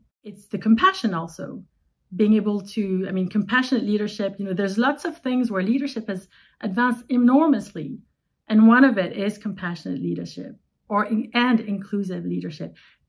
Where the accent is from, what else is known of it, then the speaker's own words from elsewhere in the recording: Paris, Île-de-France, France; I was born and raised in Paris. I'm from both French and Vietnamese extraction.